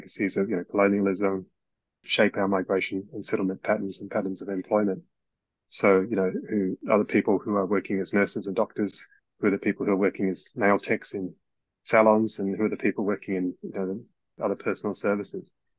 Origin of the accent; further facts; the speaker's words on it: Australia; born there; also born or lived in West Africa; I'm an Australian-born person with English as my first language, you know, educated largely in Australia. But, you know, I've got an African heritage and have lived overseas and in West Africa for part of my childhood.